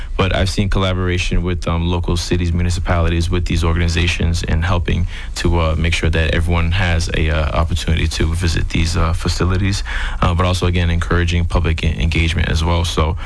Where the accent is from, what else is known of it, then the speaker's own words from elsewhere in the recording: United States; born there; but me being American born and knowing the culture here